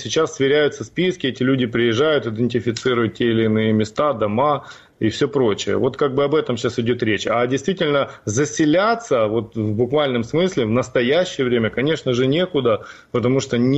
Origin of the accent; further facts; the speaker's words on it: Crimea, Ukraine; Я сам вырос в Крыму